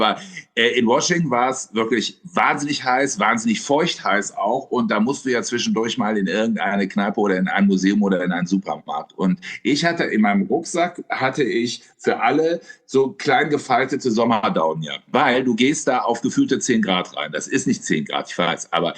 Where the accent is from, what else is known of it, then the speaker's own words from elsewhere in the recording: Cologne, North Rhine-Westphalia, Germany; Ich komme aus Köln, ich trinke nur Plörre